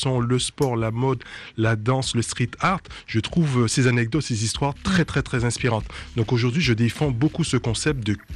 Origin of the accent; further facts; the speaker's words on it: Guadeloupe; Je suis de la Guadeloupe.